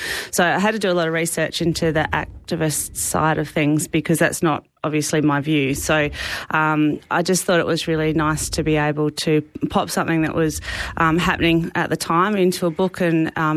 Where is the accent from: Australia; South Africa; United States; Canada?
Australia; South Australia; I am originally from the Flinders Ranges, and it's just a really great spot to dump bodies when you're writing books.